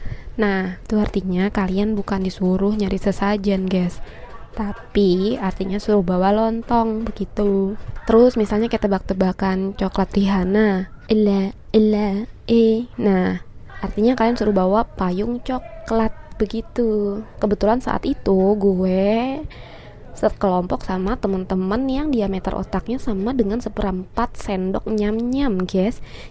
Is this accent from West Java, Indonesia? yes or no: yes; Bekasi, West Java, Indonesia; moved away as an adult; also born or lived in Purwokerto; gue anak SMA yang tercatat sebagai warga Bekasi keterima masuk perguruan tinggi di Purwokerto, Jawa Tengah.